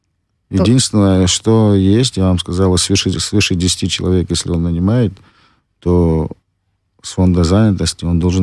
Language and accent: Russian; Abkhazia, Georgia; Мы все родились, живем в Абхазии, мы знаем, что это такое.